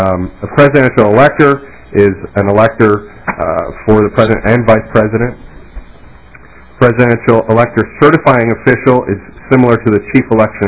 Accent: Burlington, Vermont, United States; I come from Burlington, Vermont. It's a delight to be here.

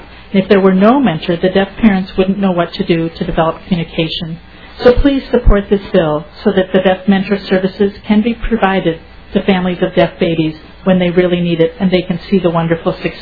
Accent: Ogema, United States; I'm from Ogema

